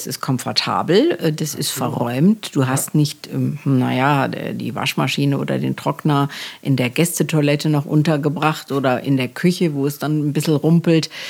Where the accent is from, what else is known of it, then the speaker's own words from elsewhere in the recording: Gelsenkirchen, North Rhine-Westphalia, Germany; Ich bin in einem Reihenhaus in Gelsenkirchen groß geworden